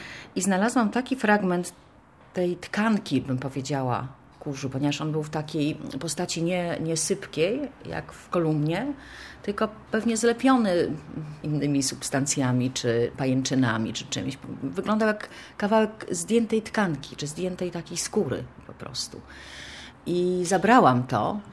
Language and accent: Polish; Szczecin, West Pomeranian Voivodeship, Poland; moved away as an adult; now in Gdańsk, Poland; ja pochodzę ze Szczecina, prawda? Wyjechałam tam mając 19 lat, tym zdając tutaj do Akademii Sztuk Pięknych w Gdańsku